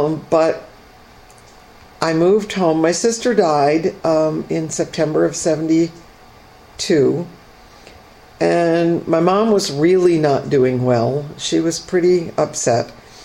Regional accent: Cooperstown, New York, United States; Growing up in Cooperstown, although we sometimes thought, oh, this is pretty sleepy, I want to get out of here

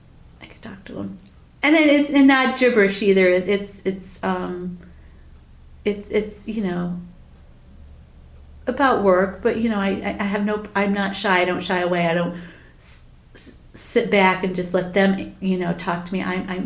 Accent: Cooperstown, New York, United States; when I grew up in Cooperstown, we would come to Cooperstown and go shopping.

